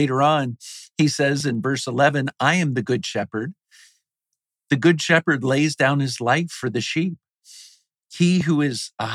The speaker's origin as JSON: {"language": "English", "region": "Virginia", "country": "United States", "tie": "born or raised there", "moved": "as an adult", "said": "I grew up in Virginia, and of course, our rival state that we would make little jokes about was West Virginia. But I've lived in Georgia for 30 years"}